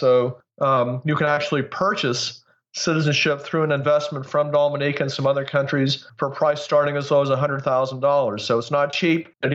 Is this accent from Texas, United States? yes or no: no; West Virginia, United States; I'm from West Virginia.